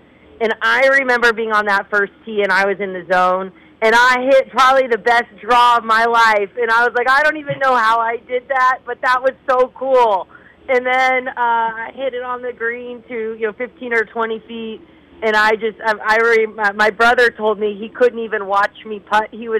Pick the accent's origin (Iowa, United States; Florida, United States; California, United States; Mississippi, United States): California, United States; Long Beach; I grew up in Long Beach, California, and I grew up playing in public golf.